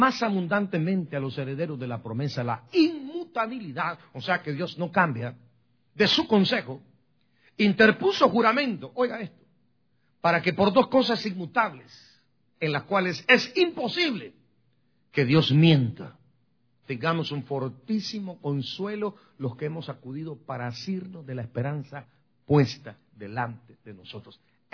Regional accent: Guatemala; now in San Francisco, United States; palabras que yo oía que me decían cuando recién llegué de Guatemala a San Francisco.

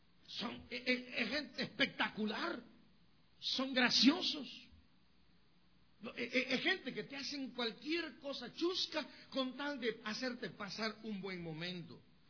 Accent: Guatemala; ¿soy costarricense? Me dijo. No, le digo, soy guatemalteco.

